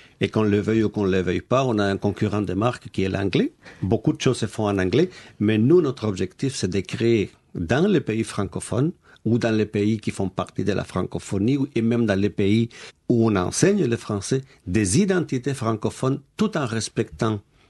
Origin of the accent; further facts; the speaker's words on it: Chile; French is a second language; Je vais prendre le cas de mon pays d'origine, le Chili